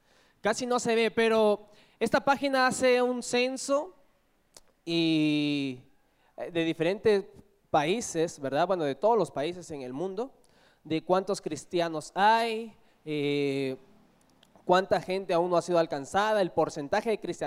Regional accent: Peru; yo soy de Perú para los que no me conocen

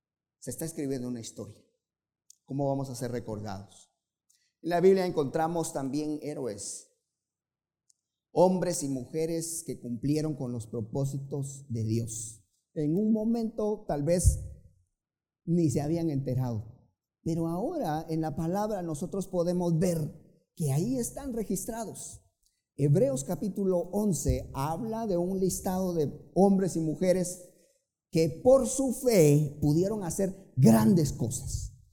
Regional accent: Guatemala; Y yo quiero solo mencionar uno de los ejemplos que nosotros conocemos como guatemaltecos.

